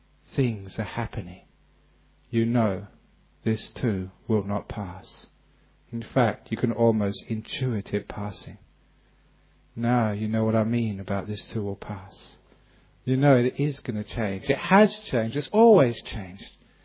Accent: England, United Kingdom; I was brought up in England

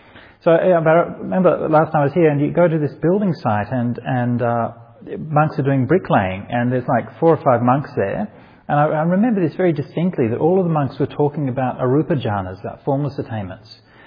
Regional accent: Perth, Western Australia, Australia; Perth is actually my hometown, right? I was born in Perth.

